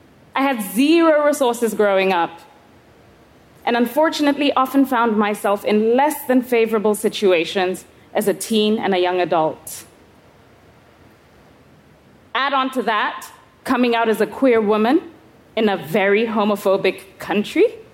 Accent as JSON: {"language": "English", "country": "Kenya", "tie": "born or raised there", "said": "I was 11 years old, growing up in Kenya."}